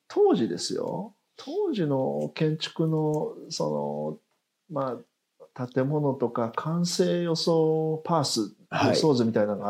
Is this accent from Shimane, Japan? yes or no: no; Nara, Japan; まあ、僕は生まれ育ちもずっと奈良なんですね